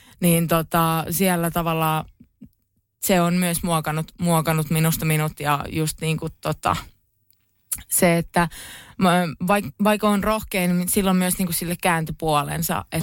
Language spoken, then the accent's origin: Finnish; Pori, Satakunta, Finland; hei, mä oon muuten Porista.